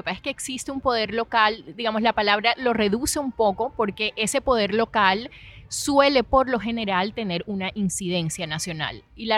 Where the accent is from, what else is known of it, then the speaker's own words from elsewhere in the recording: Cartagena, Bolívar, Colombia; yo soy una periodista cartagenera, ejerzo hace 15 años largos el oficio.